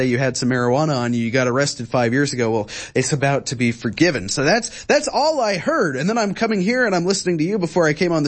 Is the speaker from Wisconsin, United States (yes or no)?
no; Wichita, Kansas, United States; I mean, I see this happen in my hometown, Wichita, Kansas, small city.